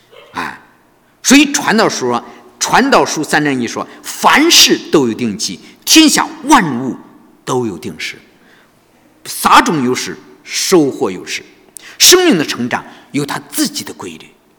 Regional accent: China; 在中东的芥菜给我们中国人说的芥菜是不一样的，不一样的。

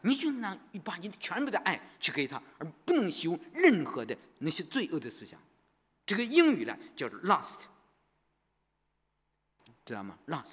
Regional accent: China; moved away as an adult; now in Australia; 你知道从在我来到澳洲以前，我从来就是30岁之前

